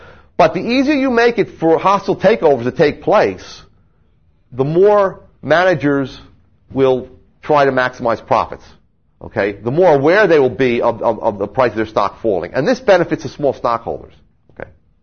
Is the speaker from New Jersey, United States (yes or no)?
yes; New Jersey, United States; from my home state of New Jersey.